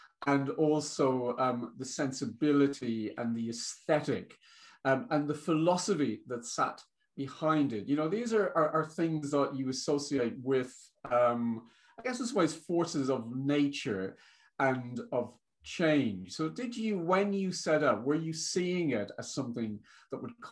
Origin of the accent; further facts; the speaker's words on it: Ireland; if I think about, you know, being Irish, for example, gay, vegetarian, and atheist